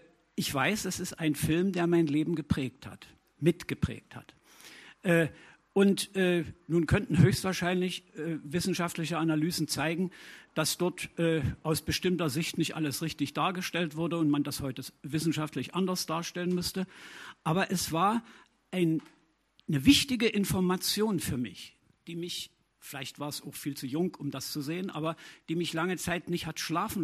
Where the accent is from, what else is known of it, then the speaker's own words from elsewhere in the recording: Berlin, Germany; ich komme aus Plenderwald in Berlin.